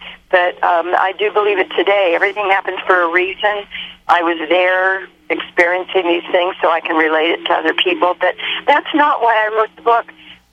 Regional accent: Yuba City, California, United States; I'm a farm girl. I came from Yuba City, peach picker's daughter.

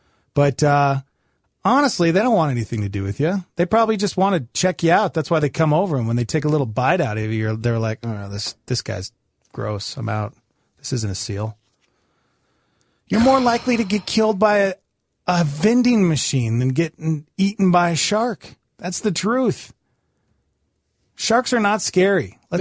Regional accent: Montana, United States; I grew up in Montana

